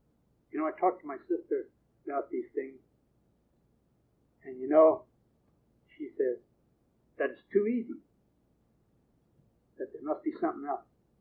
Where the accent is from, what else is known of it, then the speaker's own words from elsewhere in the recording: New Zealand; now in Canada; when I came from New Zealand, and I spent the required number of years here, and I fulfilled all the other requirements that the country needed from me, then I became a Canadian citizen.